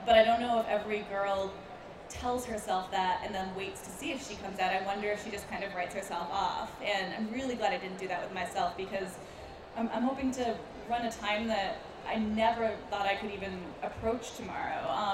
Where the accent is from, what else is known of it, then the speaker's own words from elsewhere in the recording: Rhode Island, United States; But, I was from Rhode Island, which is a good state